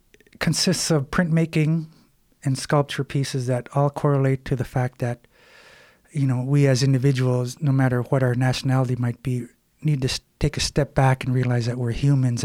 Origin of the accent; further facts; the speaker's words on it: Bethel, Alaska, United States; because I'm originally from Bethel.